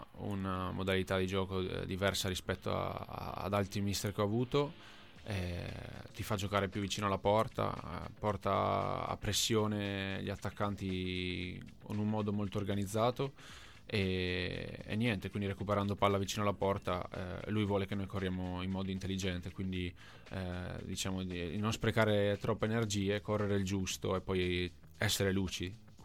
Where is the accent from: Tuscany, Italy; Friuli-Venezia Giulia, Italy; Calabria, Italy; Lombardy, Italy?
Friuli-Venezia Giulia, Italy; Fiume Veneto; Sono di Fiume Veneto, in provincia di Pordenone.